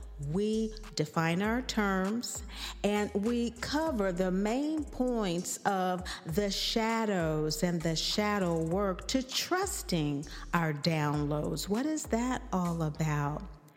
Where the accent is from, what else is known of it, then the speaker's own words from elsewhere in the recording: Kansas, United States; from Kansas. I grew up and went to college